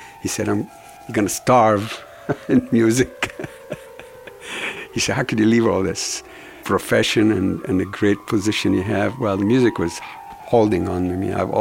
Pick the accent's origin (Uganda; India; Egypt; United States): Egypt; Cairo, Cairo Governorate; 82 years, yeah. I was born in Cairo, Egypt, 1921.